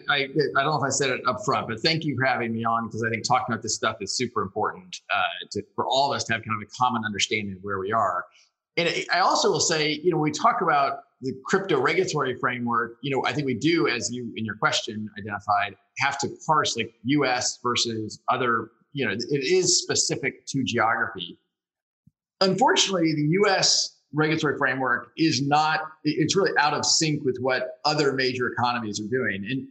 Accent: Kansas, United States; when I say I grew up in Kansas, as you and I have discussed once or twice, and when I tell my friends back home

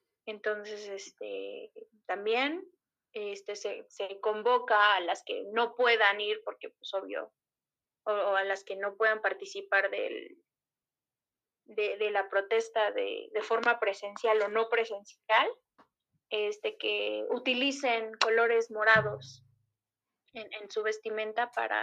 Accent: Valle de Chalco, State of Mexico, Mexico; Soy de Valle de Chalco, o sea, para empezar.

